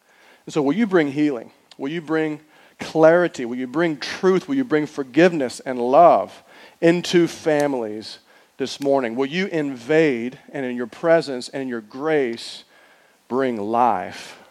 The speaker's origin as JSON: {"language": "English", "town": "Houston", "region": "Texas", "country": "United States", "tie": "born or raised there", "said": "So growing up, I grew up in Texas in a city called Houston."}